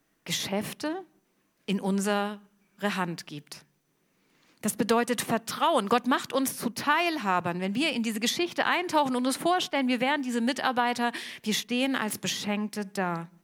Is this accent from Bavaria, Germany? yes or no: no; Hamburg, Germany; Dann muss man sagen, wir als Hamburger hier in Westeuropa, wir leben alle sehr privilegiert.